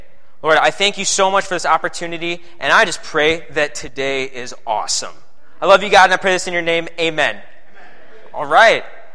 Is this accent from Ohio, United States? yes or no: yes; Findlay, Ohio, United States; I'm actually from Findlay, Ohio. If any of you guys know where that is, Flag City, USA. It's a pretty all right town.